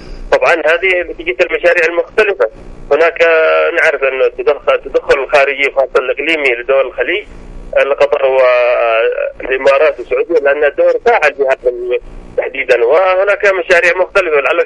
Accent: Aden, Yemen; نحن من أبناء هذه المحافظات، تحديدا محافظة عدن. نحن رغم أنني أنتمي إلى محافظة أبيان، ولكن أنا عشت وربيت في محافظة عدن

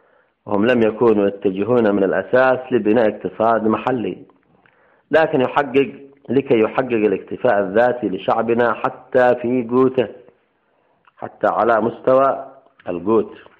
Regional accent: Yemen

